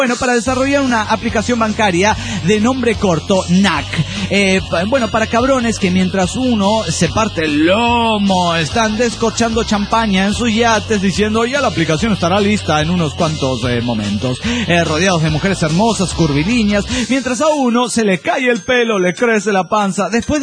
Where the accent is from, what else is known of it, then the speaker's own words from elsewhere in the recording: Monterrey, Nuevo León, Mexico; Es compañero de casa en Aguascalientes, soy de Monterrey. Ya regresé a mi ciudad llena de plomo. Les cuento, estoy en Monterrey, mi ciudad natal.